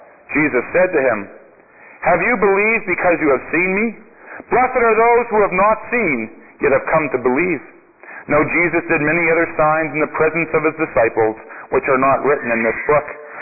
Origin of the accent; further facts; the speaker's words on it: North Battleford, Saskatchewan, Canada; I know you and all of North Battleford are glued to their television sets. Because, hey, I'm a hometown boy.